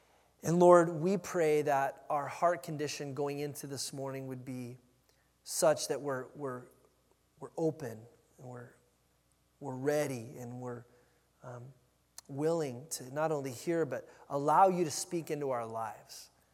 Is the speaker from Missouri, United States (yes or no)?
no; California, United States; I grew up in Southern California, so we're at this mall, I think, down in Thousand Oaks.